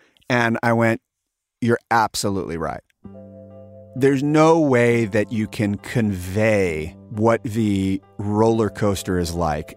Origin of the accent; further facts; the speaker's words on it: Sacramento, California, United States; And coming from Sacramento and having the relationship that I had with Tower, you know, it coming from my hometown